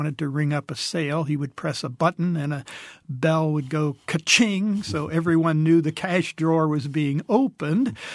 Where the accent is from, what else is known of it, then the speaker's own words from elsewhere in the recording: Dayton, Ohio, United States; I grew up in Dayton, Ohio